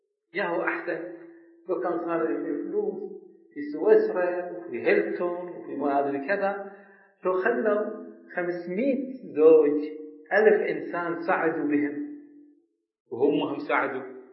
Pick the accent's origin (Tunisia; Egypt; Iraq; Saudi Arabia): Iraq; قلت لهم يا جماعة إحنا عندنا في العراق عادات حسنة